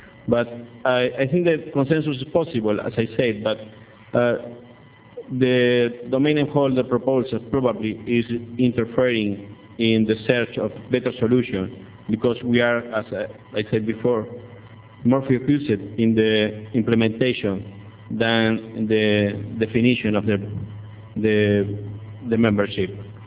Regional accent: Uruguay; English is a second language; I am from Uruguay. This is a small country in South America.

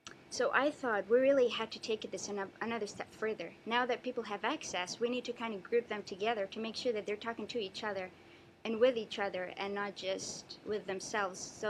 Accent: Bahrain; I come from Bahrain. It's a very long trip to here

